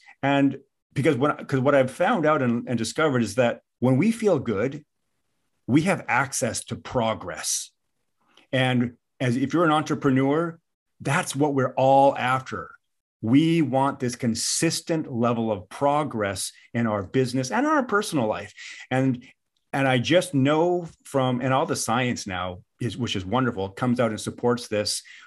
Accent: Washington, United States; now in Chelan, United States; I grew up in Washington State and, had an opportunity to move out to this glorious place called Chelan, Lake Chelan.

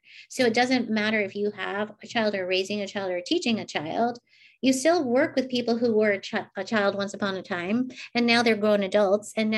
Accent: United States; I was raised in an Asian home. And so I am an American fourth generation

